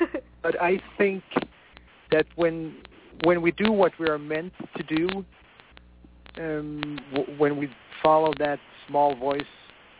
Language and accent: English; Sweden; I mean, I'm from Sweden, and I'm on your show in the United States.